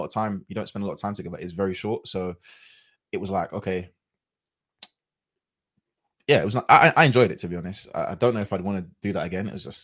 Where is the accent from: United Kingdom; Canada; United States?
United Kingdom; London; my experience growing up in London, where there's black people everywhere